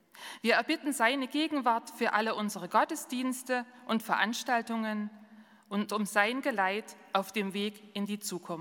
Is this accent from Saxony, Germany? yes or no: yes; Dittersdorf, Saxony, Germany; ich bin ja auch aus Dittersdorf, nicht aus Amtsberg, sondern aus Dittersdorf